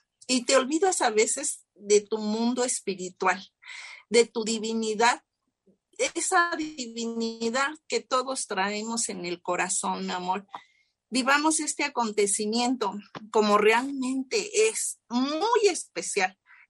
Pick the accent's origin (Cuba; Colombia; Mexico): Mexico; acá en México, en mi país